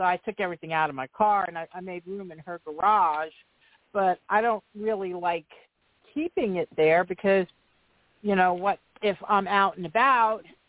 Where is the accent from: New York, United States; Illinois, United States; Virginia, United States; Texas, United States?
New York, United States; I mean, I grew up on Long Island.